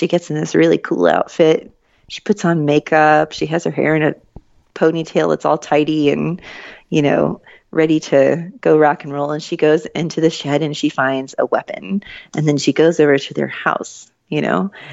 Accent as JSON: {"language": "English", "region": "Florida", "country": "United States", "tie": "born or raised there", "said": "That's the name of a species of cicada that I grew up listening to in Florida."}